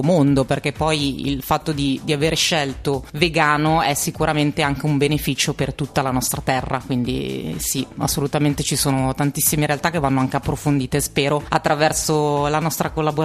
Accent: Liguria, Italy; now in Milano, Italy; vengo dalla Liguria, quindi zona di mare, e sono stata poi adottata ovviamente da Milano, sono venuta a studiare qua e poi sono rimasta qua.

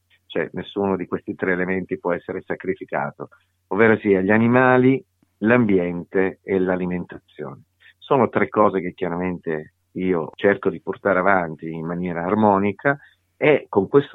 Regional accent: Sicily, Italy; moved away; perché io sono siciliano, sono un emigrato al nord per necessità tanti anni fa

